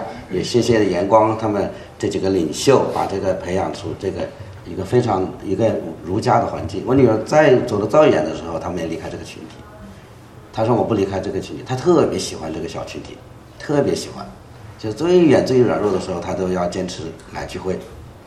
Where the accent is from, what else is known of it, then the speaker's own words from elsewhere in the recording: Canada; 我们来也代表加拿大，其实也我们也是加拿大人